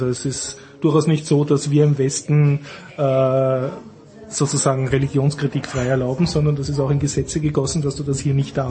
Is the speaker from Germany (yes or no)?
no; Austria; Also gefühlt als Österreicher zumindest.